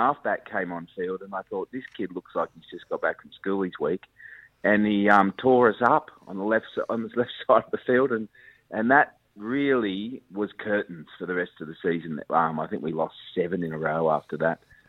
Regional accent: Cronulla, New South Wales, Australia; I was born and raised in Cronulla.

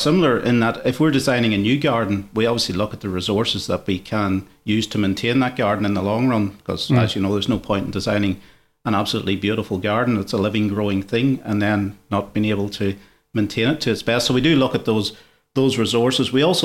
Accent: Ireland; moved away as an adult; now in Australia; as you can guess, I'm not originally from Australia. So when I was back in Ireland, I was pretty much in the construction industry

